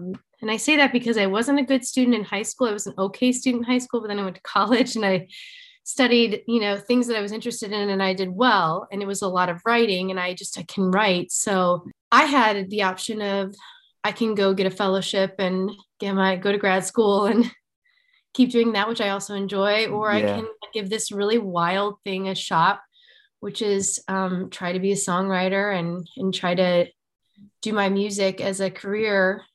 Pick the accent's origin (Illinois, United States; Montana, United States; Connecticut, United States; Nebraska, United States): Illinois, United States; Chicago; I came from Chicago, which is a big city